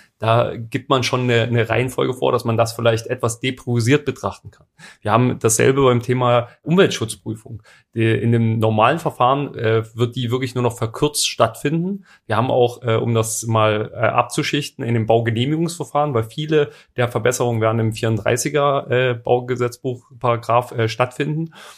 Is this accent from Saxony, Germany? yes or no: yes; Bautzen, Saxony, Germany; weil ich komme ja aus Bautzen, das ist der Kritikpunkt